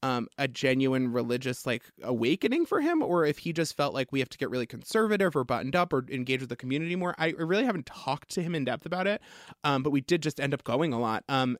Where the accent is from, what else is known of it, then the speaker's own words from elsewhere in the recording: New York, United States; I grew up on Long Island and all of my friends were Jews